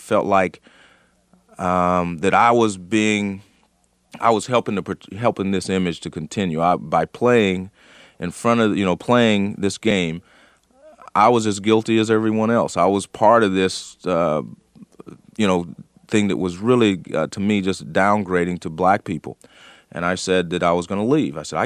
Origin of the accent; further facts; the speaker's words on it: California, United States; well, I grew up in California, you know, as the old cliche goes, some of my best friends were white